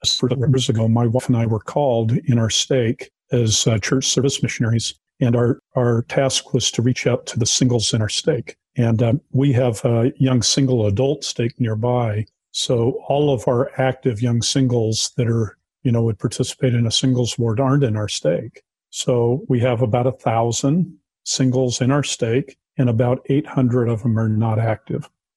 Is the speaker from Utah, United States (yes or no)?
yes; Salt Lake City, Utah, United States; Yeah, I grew up in Salt Lake, you know, a lifelong member of the church.